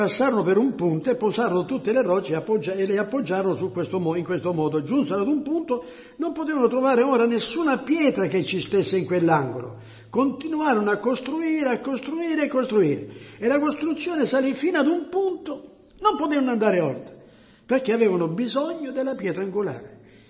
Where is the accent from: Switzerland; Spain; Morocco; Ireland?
Switzerland; born there; first language French; Italian is a second language; mi piace leggere in francese perché mi trovo meglio nella comprensione. Sono nato in Svizzera con la lingua francese